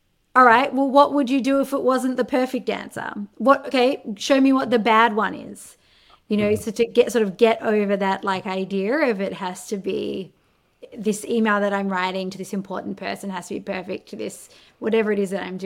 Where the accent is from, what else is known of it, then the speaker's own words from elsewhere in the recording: Australia; I grew up in Australia